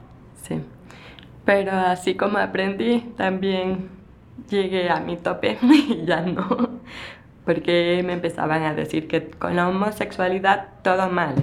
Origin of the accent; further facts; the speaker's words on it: Babahoyo, Los Ríos, Ecuador; Soy de Babahoyo. Allá no hay lengua de señas.